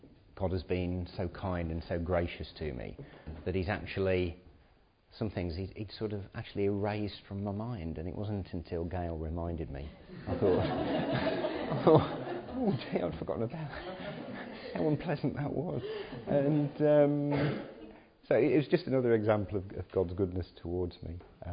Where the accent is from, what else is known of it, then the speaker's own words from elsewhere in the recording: Dudley, West Midlands, United Kingdom; born there; So I was born in Dudley, which is somewhere down the road down there, which, if you don't know, it's on the western edge of the West Midlands conurbation. It's where the sort of buildings stop and then the countryside starts.